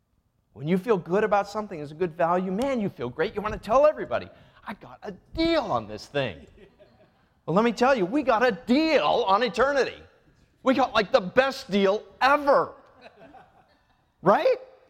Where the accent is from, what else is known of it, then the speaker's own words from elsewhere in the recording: Puebla, Mexico; I'm a young guy that I was raised in missionary school. I grew up in Puebla, Mexico, down in central Mexico.